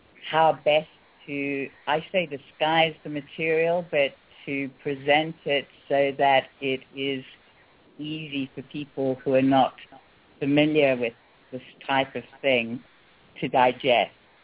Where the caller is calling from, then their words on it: South East England, United Kingdom; Oh, hi, I'm calling from Southeast England.